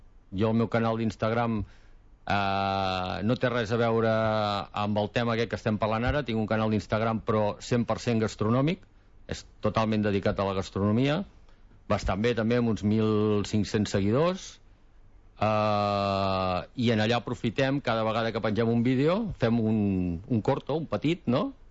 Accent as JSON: {"language": "Catalan", "region": "Catalonia", "country": "Spain", "said": "nosaltres evidentment som catalans i el nostre castellà és un castellà d'aquell típic de Salamanca, no? O sigui, la gent es fot un fart de riure amb el nostre castellà perquè no en sabem gaire de parlar en castellà. Nosaltres som d'aquí."}